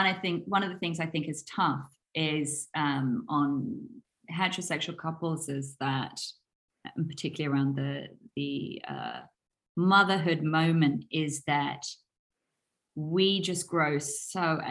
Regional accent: United Kingdom; because we're British, we can talk about it

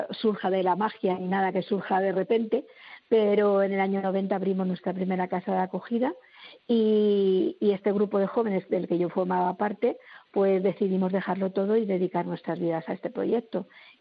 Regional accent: Aranjuez, Community of Madrid, Spain; nosotros somos de Aranjuez, de un grupo de parroquia, que con 13 años coincidimos en una parroquia

